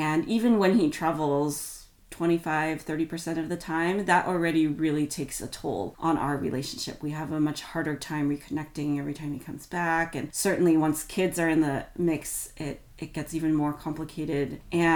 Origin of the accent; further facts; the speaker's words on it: United States; So I'm Chinese American. My husband is actually half Turkish and half Jewish. So we, on the one hand, come from fairly different backgrounds. On the other hand, we both come from immigrant families.